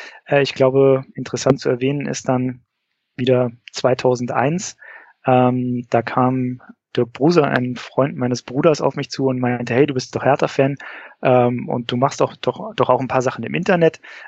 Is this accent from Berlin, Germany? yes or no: yes; Berlin, Germany; geboren und aufgewachsen in Berlin, geboren 1978, aufgewachsen im Eichkamp, quasi in direkter Nachbarschaft zum Mommsenstadion.